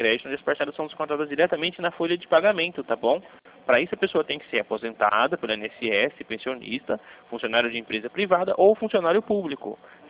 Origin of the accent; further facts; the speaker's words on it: Bragança Paulista, São Paulo, Brazil; como eu sou de Bragança Paulista, no estado de São Paulo, tá?